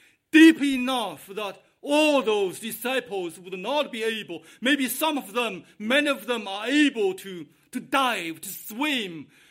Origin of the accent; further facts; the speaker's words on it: China; now in Canada; I came to Canada from China 24 years ago. I know with me there's many other immigrants.